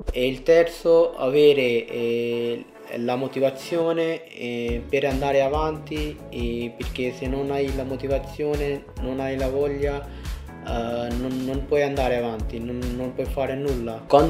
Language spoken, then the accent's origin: Italian; Pakistan; Italian is a second language; now in Italy; vengo dal Pakistan, ho 20 anni, sono arrivato in Italia nel 2018.